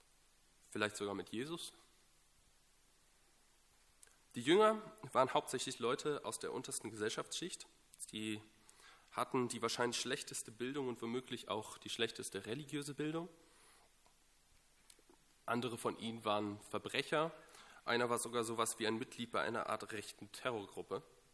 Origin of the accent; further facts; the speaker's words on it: North Rhine-Westphalia, Germany; Ich komme aus dem Ruhrgebiet und Großstadt bin ich gewohnt.